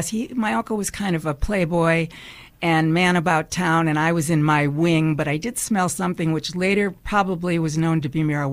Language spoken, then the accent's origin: English; Milwaukee, Wisconsin, United States; born there; I was born in Milwaukee, Wisconsin.